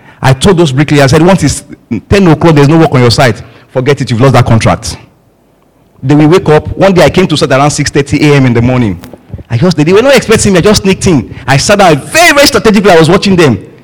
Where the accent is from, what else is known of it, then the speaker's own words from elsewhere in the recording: Lagos, Nigeria; born there; Though I was born in Lagos, no doubt.